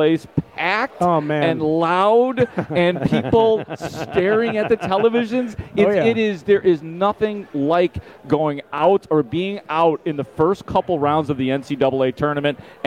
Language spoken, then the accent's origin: English; Itasca, Illinois, United States; You know, I grew up in Itasca, so I don't know how long they're going to be here